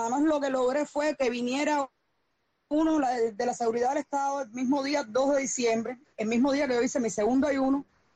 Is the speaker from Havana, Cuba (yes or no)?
yes; Havana, Cuba; Soy de La Habana, aquí de la calzada.